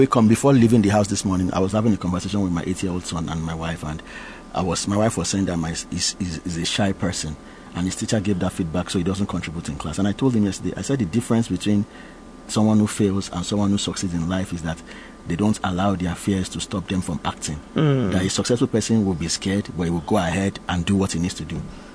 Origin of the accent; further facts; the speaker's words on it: Osun, Nigeria; now in Lagos, Nigeria; I'm from Osun State. I live in Lagos, but I registered as a voter in Osun State. I go home regularly in Osun State.